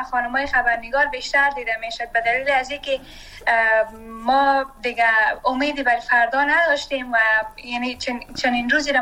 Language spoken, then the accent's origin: Persian; Afghanistan; مثلا من شخصا آرزویی را ندارم که وطنم ترک کنم، من سرمایه وطنم هستم، من اونجا درس خواندیم.